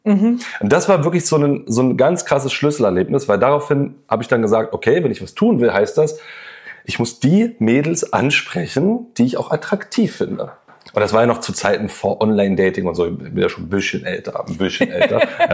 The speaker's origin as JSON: {"language": "German", "region": "Berlin", "country": "Germany", "said": "ich komme aus Berlin"}